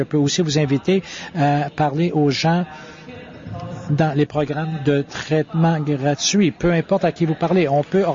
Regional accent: China; je viens de la Chine.

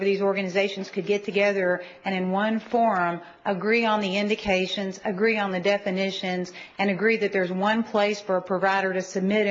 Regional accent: Lexington, Kentucky, United States; I'm from Lexington, Kentucky

